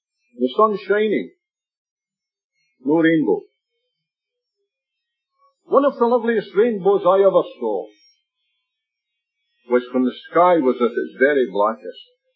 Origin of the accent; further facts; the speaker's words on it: Scotland, United Kingdom; Now, I don't think I'm too much different from you, although I'm a Scotsman.